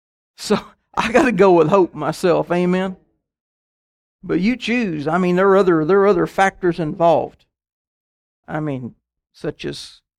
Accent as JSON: {"language": "English", "region": "Kansas", "country": "United States", "said": "I'm from Kansas. I've never known of an earthquake in Kansas, yet they had one last month."}